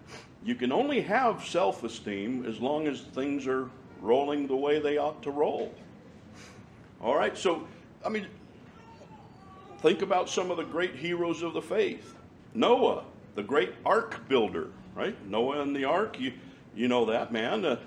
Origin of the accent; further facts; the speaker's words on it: United States; Well, I'm an American, so I can talk about American stuff in America. My country is safe compared to much of the world.